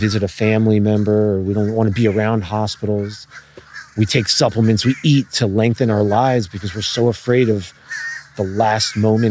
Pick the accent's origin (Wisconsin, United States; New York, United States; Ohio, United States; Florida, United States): Florida, United States; Miami; growing up in Miami, it was tough.